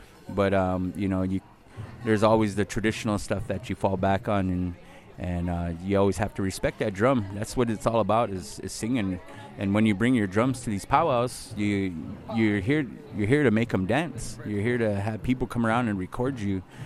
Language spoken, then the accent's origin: English; Wyoming, United States; now in Nevada, United States; I'm a Northern Arapaho. I'm from Wyoming. I currently live in Nevada with my wife right now.